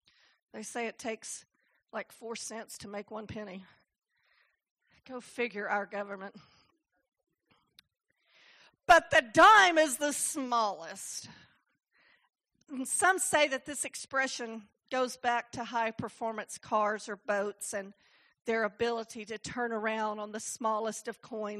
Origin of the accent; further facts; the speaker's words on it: the South, United States; which we're from the South, and we have a lot of old phrases that we use that don't make a lot of sense to most people.